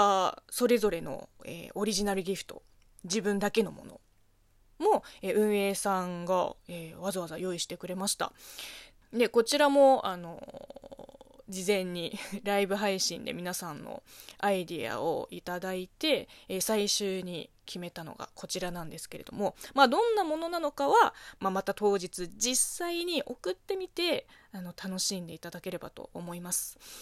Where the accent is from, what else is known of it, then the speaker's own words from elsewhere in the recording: China; Japanese is a second language; この番組は中国生まれ中国育ちの私